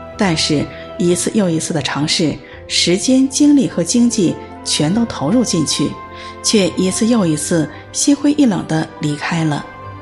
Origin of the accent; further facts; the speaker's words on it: South China, China; accent: southern; 在南方长大的我去了东北上大学，班上几乎都是北方人，我的南方口音成为同学们的笑话